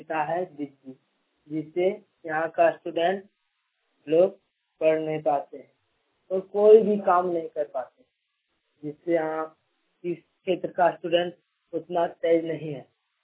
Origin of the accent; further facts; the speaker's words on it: Harodi, Jharkhand, India; जिला गिरिडीह, थाना जमुआ, पंचायत बलगो के गांव हारोडी का निवासी हूँ।